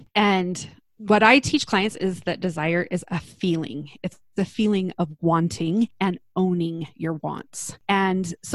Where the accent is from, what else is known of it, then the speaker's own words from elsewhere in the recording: Utah, United States; So I grew up in Utah. I live in Salt Lake City with my husband.